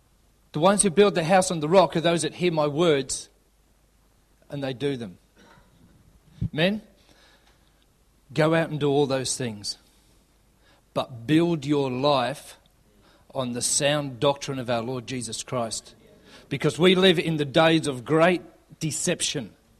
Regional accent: Australia; Okay, well, I'm from Australia.

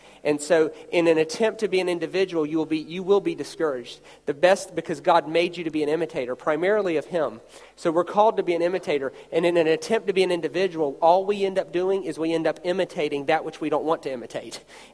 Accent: United States; Let me tell you, I'm from America, so CSI comes on there.

